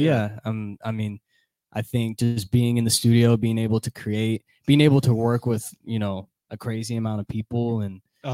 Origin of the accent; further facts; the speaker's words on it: Texas, United States; I'm from here, I'm from Texas.